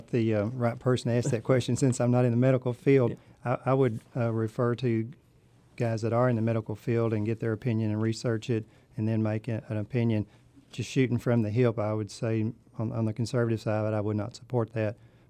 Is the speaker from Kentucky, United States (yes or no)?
yes; Kentucky, United States; You know, I was born and raised in Graves County. I grew up on a farm.